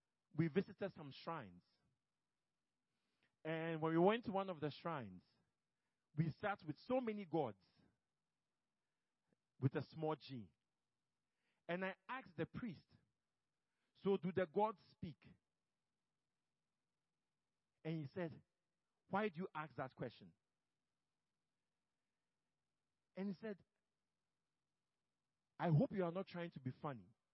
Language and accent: English; Ghana; for many of you that don't know, I'm Ghanaian. Although some people think I'm Indian, I'm Ghanaian.